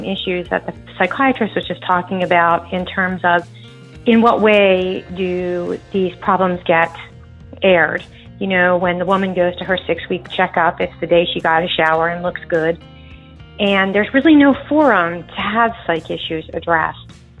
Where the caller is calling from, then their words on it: Milton, West Virginia, United States; I'm calling from Milton, West Virginia